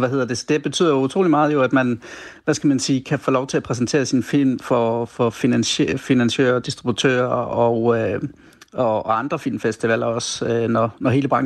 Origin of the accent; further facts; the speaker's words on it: Grindsted, Region of Southern Denmark, Denmark; jeg kommer fra Grindsted